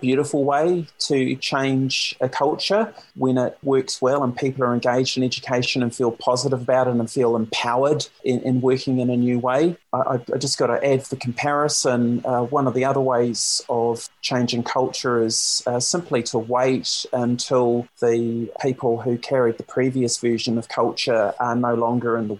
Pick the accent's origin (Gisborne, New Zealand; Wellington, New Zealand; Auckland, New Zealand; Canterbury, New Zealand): Wellington, New Zealand; I grew up in Wellington and I studied at Wellington School of Medicine at the end of the 80s and start of the 90s.